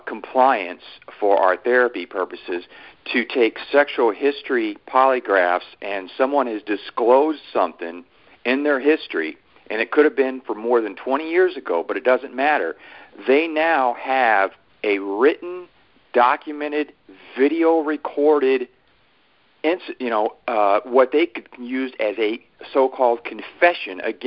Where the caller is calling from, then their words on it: Missouri, United States; I'm calling from Missouri, and we've got multiple bills.